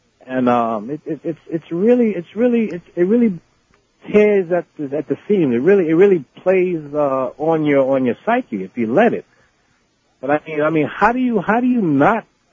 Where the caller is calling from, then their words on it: Brooklyn, New York, United States; Hello, hi … I'm calling from Brooklyn.